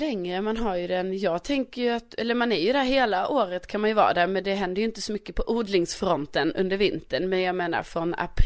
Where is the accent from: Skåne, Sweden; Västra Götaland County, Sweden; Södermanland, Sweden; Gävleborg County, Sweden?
Skåne, Sweden; men jag är ju ändå från Skåne och vi råkar ju ha en egen flagga